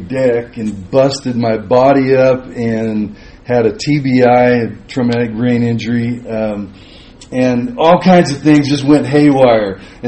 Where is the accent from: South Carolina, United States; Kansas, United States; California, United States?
California, United States; also born or lived in Texas; We moved in September, and I was in Bernie, Texas for about 28 years near Bastrop. And so, anyway, it's wonderful. We're glad to be out here. I'm a native Californian